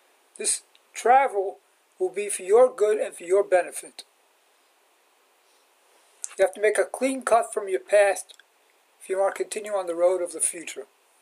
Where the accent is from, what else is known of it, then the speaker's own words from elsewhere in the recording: Brooklyn, New York, United States; I'm proud that I grew up in the Borough Park that I did, which is a different Borough Park than it is now.